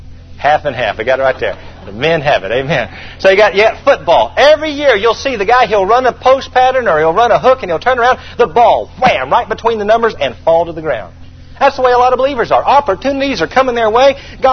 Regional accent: Atlanta, Georgia, United States; also born or lived in Vidalia; And so I'd never lived in a small town. I grew up in Atlanta.

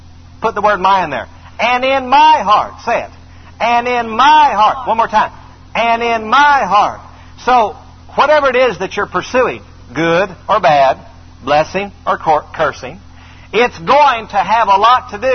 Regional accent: the South, United States; I said, I'm from the South.

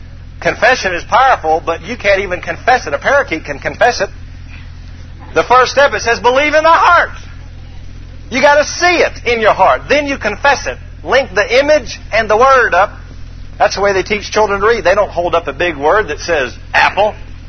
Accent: Atlanta, Georgia, United States; I thought milk came from the grocery store. That's how dumb I was growing up in Atlanta.

